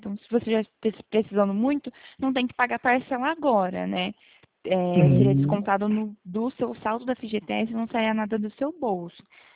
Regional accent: Itu, São Paulo, Brazil; Eu sou do interior de Itu

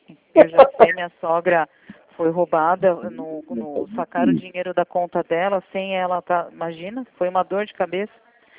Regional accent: Sorocaba, São Paulo, Brazil; Eu sou de Sorocaba.

